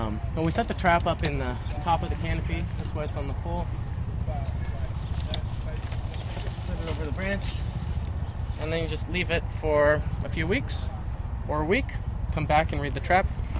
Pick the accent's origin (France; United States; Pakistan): United States; Arizona; So I'm from Arizona. It's a big desert state. It's very hot, and cotton's very, very common crop there.